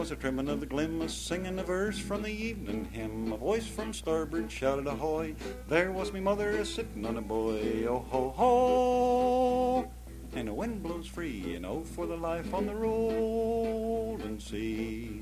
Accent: West Virginia, United States; also born or lived in Illinois / Michigan / Missouri / Pennsylvania; now in Georgia, United States; some 32 years ago when I was growing up in West By God, Virginia. And I have so far lived in Illinois, Michigan, Missouri, Pennsylvania, West Virginia, Texas, Florida, and now Georgia, and I'm getting ready to move to North Carolina.

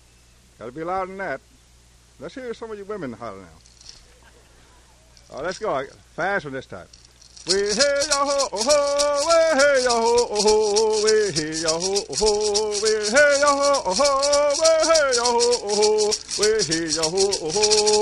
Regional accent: Eufaula, Oklahoma, United States; I was born in Oklahoma, a place called Eufaula. It was a name taken from Georgia to what is now Oklahoma. Eufaula, Oklahoma is my real hometown. That's the heart of the Creek Nation.

